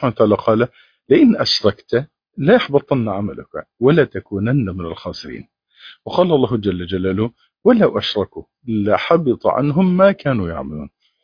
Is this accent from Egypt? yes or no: yes; Egypt